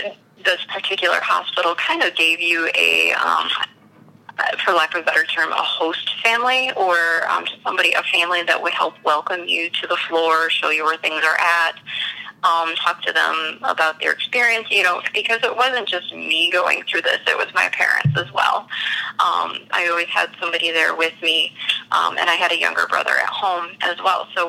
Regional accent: Saginaw, Michigan, United States; So, yeah, I grew up in Saginaw, and it was about an hour and a half drive

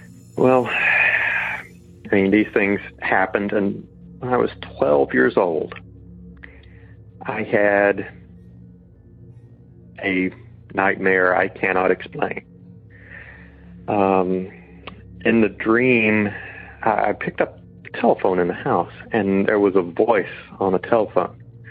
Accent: South Carolina, United States; I grew up in Northern South Carolina and our family home was a new construction home.

